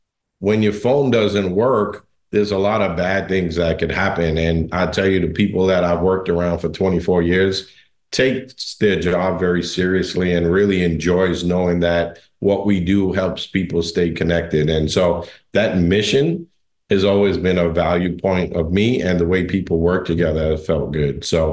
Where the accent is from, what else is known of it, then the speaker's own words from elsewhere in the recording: New York, United States; So while I was born in New York, a lot of my family still lives in Trinidad and Tobago. And so I grew up with a lot of Caribbean influence in my life. And growing up in New York, there's a lot of different cultures